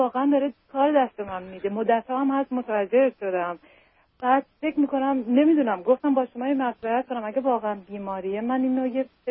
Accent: Iran; moved away as an adult; also born or lived in Europe; now in United States; من مدت زمان زیادیه که من از ایران بیرون اومدم، شاید حدود 19 ساله.

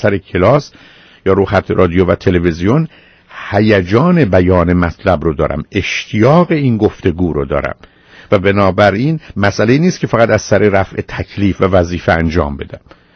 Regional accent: Iran; born there; در ایران باشم و بتونم از نزدیک هموطنان رو ببینم در اونجایی که به هر حال خاک و زادگاه ماست و در اونجا متولد شدیم و تازه به زبانی و فرهنگی صحبت میکنیم و حرف میزنیم که از اونجا ریشه و نشه گرفته،

